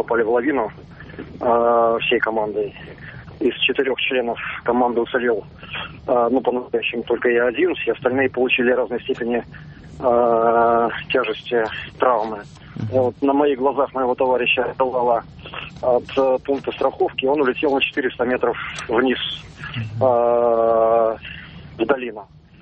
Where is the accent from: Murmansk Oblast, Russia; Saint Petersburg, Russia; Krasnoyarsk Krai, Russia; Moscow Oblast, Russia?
Saint Petersburg, Russia; я из Петербурга.